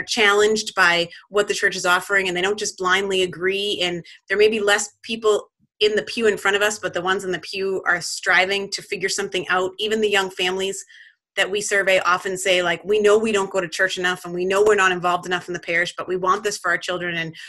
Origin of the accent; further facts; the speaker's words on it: Quincy, Massachusetts, United States; You know, I grew up in Quincy, just south of the city, and I went to Catholic school and all those kind of things.